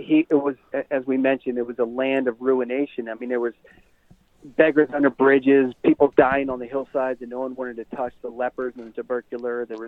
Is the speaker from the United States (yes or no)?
no; Ireland; I'm Irish. Like, I love Father Flanagan. I'm an Irishman.